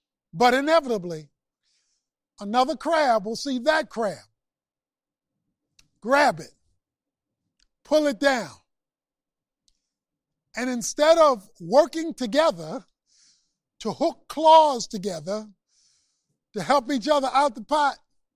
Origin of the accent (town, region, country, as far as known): Baltimore, Maryland, United States; born or raised there